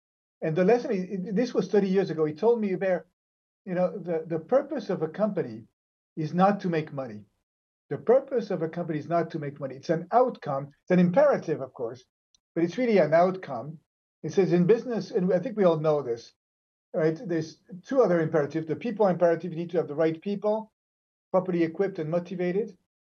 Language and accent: English; France; English is a second language; now in United States; So I was born and raised in France. I spent the majority of my adult life now in the U.S.